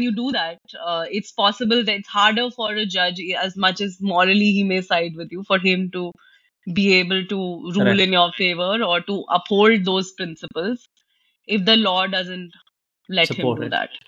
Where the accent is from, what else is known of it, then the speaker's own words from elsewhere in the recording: Patna, Bihar, India; I came from Patna, which was anyway a very sheltered small town in the sense of those state capital, not very developed.